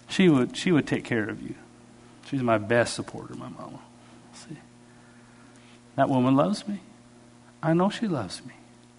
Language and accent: English; Canada; I don't know if it's because I'm Canadian or whatever you want to call it.